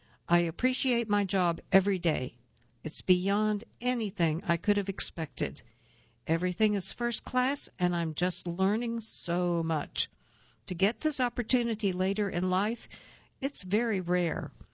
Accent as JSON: {"language": "English", "town": "El Paso", "region": "Texas", "country": "United States", "tie": "born or raised there", "said": "I had been to the State Mariachi Festival 3 times as a band director in my hometown, El Paso, so I came in gung-ho."}